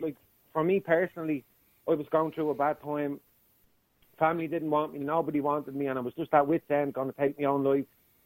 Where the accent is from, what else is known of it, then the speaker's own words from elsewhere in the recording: Blanchardstown, County Dublin, Ireland; when I was growing up in Blanchardstown, people complained about these methadone clinics in the area.